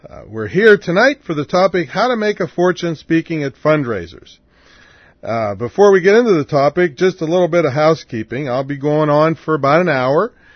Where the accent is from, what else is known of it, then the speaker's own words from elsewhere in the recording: Claysville, Pennsylvania, United States; So that's my hometown, and we live in the suburbs, so we're really out in the sticks.